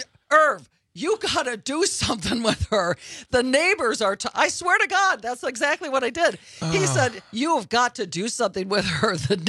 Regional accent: Beloit, Wisconsin, United States; because I'm from Beloit originally

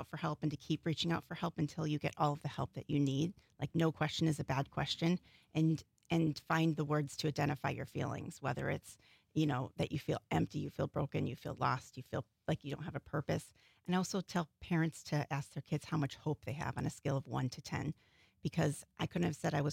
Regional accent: Illinois, United States; No, it was in Illinois, about 10 minutes from the Wisconsin border.

